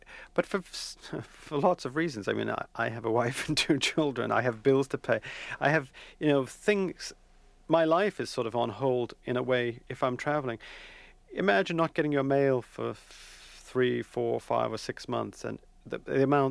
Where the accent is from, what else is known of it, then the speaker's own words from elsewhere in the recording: Medford, Massachusetts, United States; I grew up in Medford, Massachusetts.